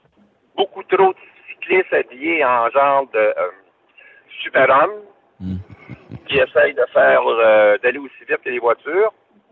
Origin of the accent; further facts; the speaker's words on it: Montreal, Quebec, Canada; also born or lived in Repentigny; Alors, vous voyez le détour, puis j'ai été élevé dans le plateau Mont-Royal. J'ai fait du vélo étant jeune sur la montagne.